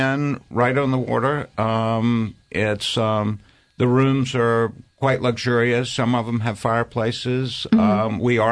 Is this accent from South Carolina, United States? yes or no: yes; South Carolina, United States; So there's a bit of a New Orleans influence, and I'm from South Carolina.